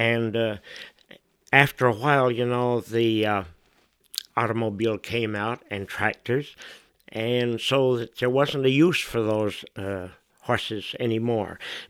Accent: Warren, United States; I am an old-time Warren boy. I was born and brought up in East Hill in Warren, near the Fuller family.

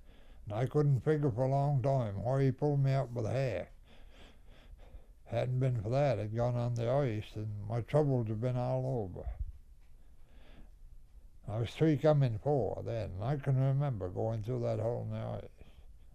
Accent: Vermont, United States; also born or lived in New Hampshire, United States; I was four coming five when I come back to Vermont. I was born in New Hampshire.

